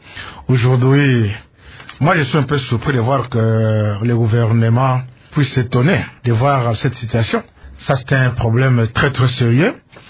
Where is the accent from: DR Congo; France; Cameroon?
DR Congo; Ça se passe que chez nous au Congo.